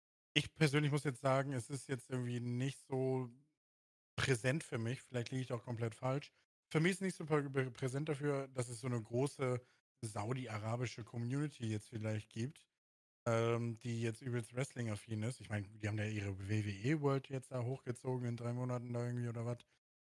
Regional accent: Germany

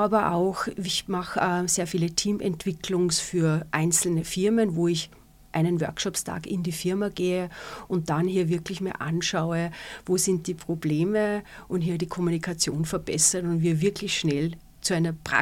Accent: Upper Austria, Austria; Ich bin ja in Oberösterreich geboren, da eine kleine Pension gehabt und dann war es natürlich naheliegend, wenn man im Tourismus aufgewachsen ist

